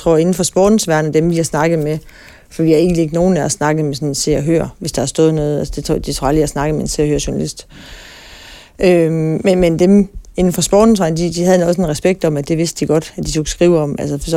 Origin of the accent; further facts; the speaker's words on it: Viborg, Central Denmark Region, Denmark; jeg er vokset op i Viborg, vidende, at det har været lidt en snopby, og den gamle konservative